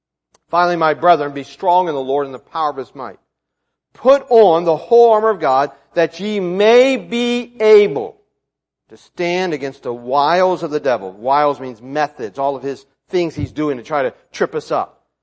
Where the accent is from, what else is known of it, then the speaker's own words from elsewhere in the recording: West Virginia, United States; maybe because I grew up in West Virginia, that's what it is